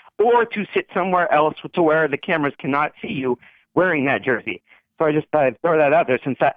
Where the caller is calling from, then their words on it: Las Vegas, Nevada, United States; in Vegas.